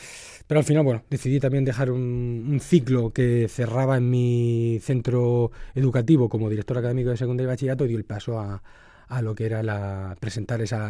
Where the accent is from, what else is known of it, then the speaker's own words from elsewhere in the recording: Almoradí, Valencian Community, Spain; oriundo de actualmente de Callosa, pero bueno, me considero de la Vea Baja, del Segura, uh-huh. Porque bueno, tengo las raíces en, soy de las Heredades, de Almoradí, también tengo raíces en Catral, donde es mi madre, es decir, la sangre de toda esta comarca.